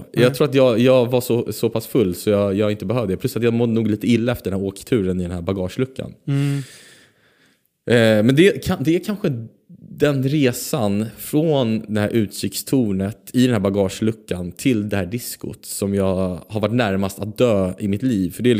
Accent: Stockholm, Stockholm County, Sweden; Jag är från Stockholm. Jag vill ha ett fast pris.

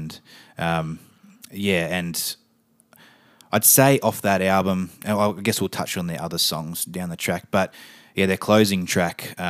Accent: Wales, United Kingdom; I'm from the Wales.

